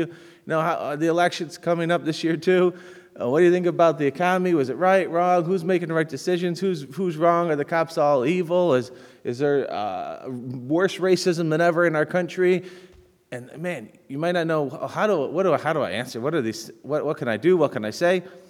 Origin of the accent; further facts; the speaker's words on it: United States; as an American, peaceful protesting is, you know, one of the ways we can affect change